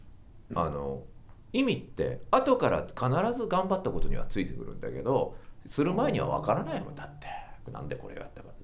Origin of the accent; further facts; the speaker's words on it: Sakai, Osaka, Japan; うちは堺ですから